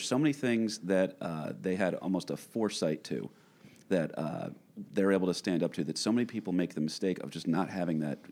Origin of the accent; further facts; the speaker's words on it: Wayne, New Jersey, United States; And in my hometown of Wayne, New Jersey, we actually have, so the town next door is Paterson, New Jersey, named after him.